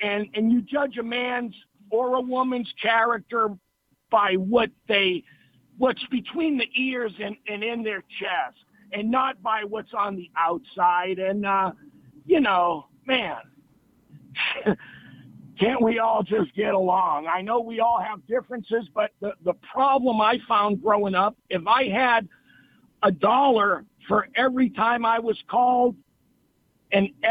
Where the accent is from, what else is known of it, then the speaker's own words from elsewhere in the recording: Boston, Massachusetts, United States; Growing up in Boston in the 60s, the Confederate flag was like looking at death.